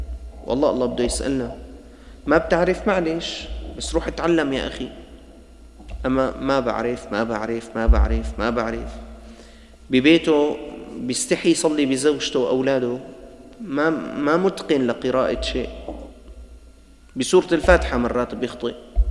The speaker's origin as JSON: {"language": "Arabic", "town": "Damascus", "region": "Damascus Governorate", "country": "Syria", "said": "نحن عندنا في الشام كبار شيوخ قراء العالم كله موجود"}